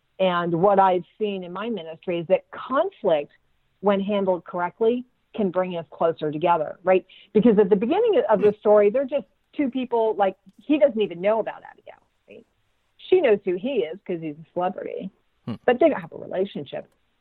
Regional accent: New Jersey, United States; I'm from New Jersey. And I got so many times, like, I want to go all Jersey girl on somebody, but no, stop.

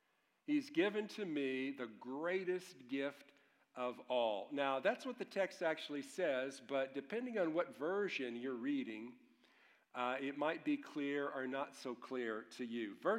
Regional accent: Louisville, Kentucky, United States; I'm from Louisville, and our hometown newspaper is the Courier-Journal.

